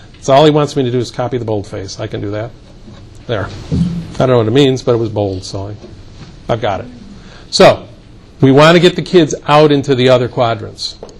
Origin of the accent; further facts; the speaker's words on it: Rochester, New York, United States; In New York State, where I'm from Rochester, New York, I forgot to mention that.